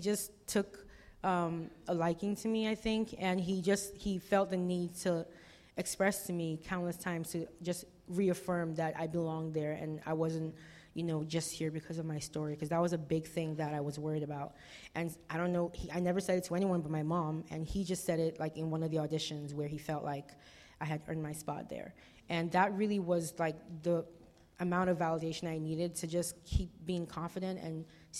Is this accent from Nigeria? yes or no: yes; Nigeria; now in Houston, United States; I am from Nigeria originally, but we've lived in Houston for about 10, 12 years now. 12 years.